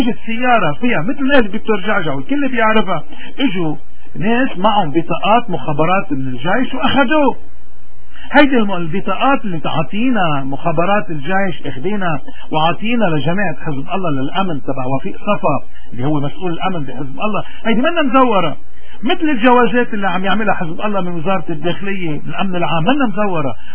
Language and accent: Arabic; Lebanon; نحن بدنا نعرف كلبنانيين مين اللي ودى هودي اللي دفنوا حزب الله